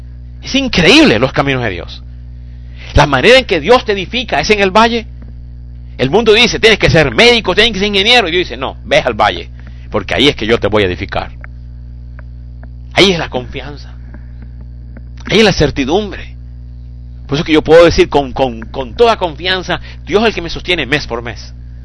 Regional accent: Ecuador; con razón que yo vengo del Ecuador, la comida es fresquita, hermanos míos.

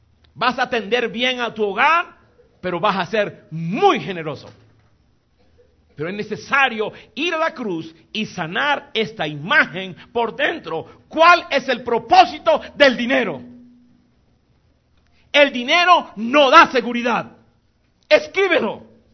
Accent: Colombia; born there; Yo nací pobre en Colombia, una familia pobre.

